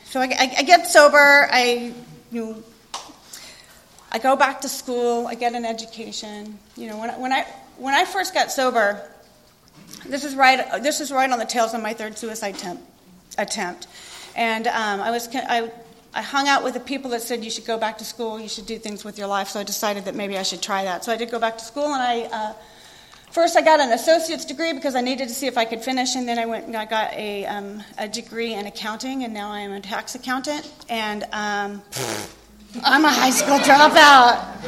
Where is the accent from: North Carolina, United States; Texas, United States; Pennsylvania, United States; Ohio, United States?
Texas, United States; Houston; I'm a high school dropout. I grew up in Houston, Texas. My daddy's a police officer.